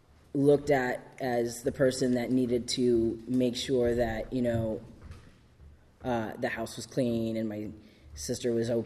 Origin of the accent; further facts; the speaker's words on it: Ohio, United States; moved away; I'm originally from Ohio. I moved up here over 20 years ago, something like that.